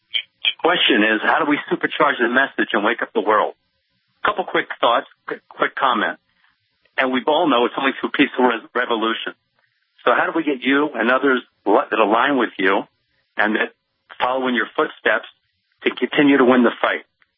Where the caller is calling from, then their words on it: Israel; I'm calling from the Holy Land, and I'm a U.S. and Israeli citizen.